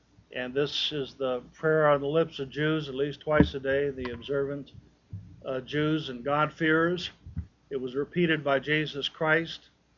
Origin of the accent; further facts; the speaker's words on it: Washington, United States; I'm from Washington State.